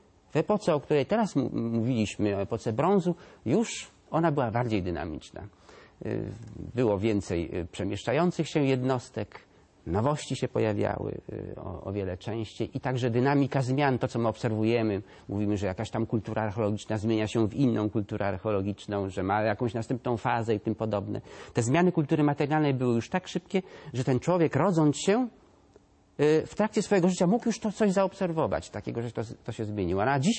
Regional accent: eastern Poland, Poland; Przepraszam tutaj, ale sam jestem ze Wschodniej, więc mogę mówić.

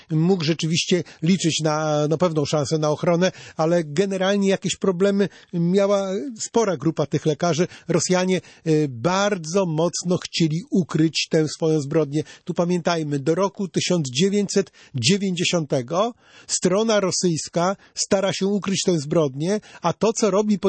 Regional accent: Olsztyn, Warmian-Masurian Voivodeship, Poland; ja też pochodzę z samej Warmii, z Olsztyna

